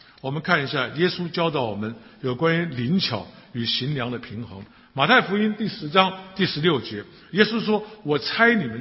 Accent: Taiwan; 我是台湾人，我们台湾人呢啊，很多人讲闽南语

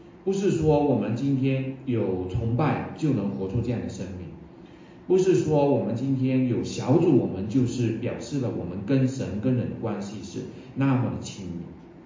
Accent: Malaysia; 我从马来西亚过来，我有时候都在一直想念，想念什么呢？想念我的家乡的食物啊、糕点啊等等，就那个一直从小吃到今天

